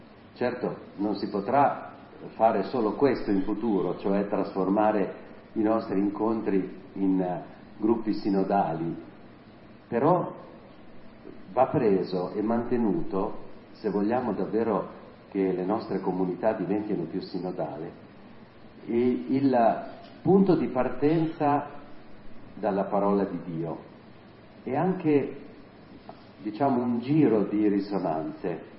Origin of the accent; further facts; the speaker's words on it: Emilia-Romagna, Italy; io sono romagnolo, in Romagna siamo un po', no? Infiammabili